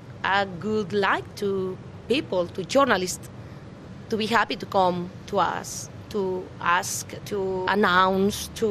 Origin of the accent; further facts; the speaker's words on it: Madrid, Community of Madrid, Spain; Yes, I'm from Madrid. I'm so proud of my name because … is the name of the Virgin Mary in Madrid